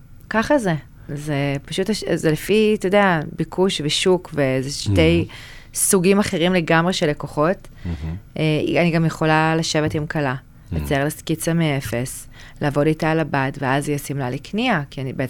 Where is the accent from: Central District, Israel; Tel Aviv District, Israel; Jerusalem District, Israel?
Tel Aviv District, Israel; Herzliya; נשארתי בהרצליה כי אני גרה בהרצליה.